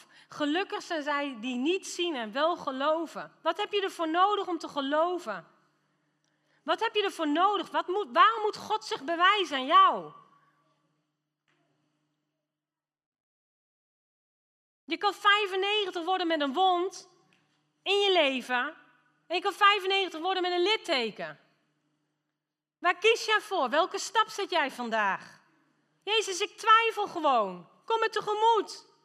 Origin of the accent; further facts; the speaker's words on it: Netherlands; Want wij vinden allemaal, als Nederlanders, vinden wij wat. Het kleinste landje op de wereldplaat, maar met de grootste mond.